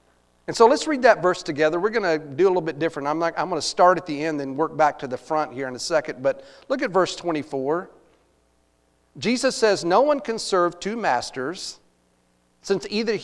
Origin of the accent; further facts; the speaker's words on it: Texas, United States; For me, growing up in Texas, Cowboys versus Eagles.